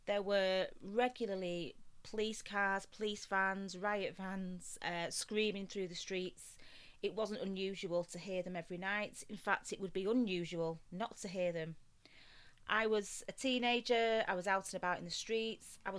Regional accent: Salford, North West England, United Kingdom; it wasn't tough for me because I grew up in Salford. You know, it was my home.

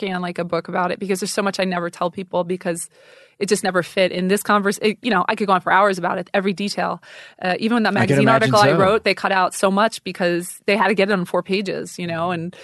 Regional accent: New York, United States; like I grew up a Lutheran. But you know, when you get older, it's like I go on Christmas and Easter. I'm from New York, so it's different down here in the South.

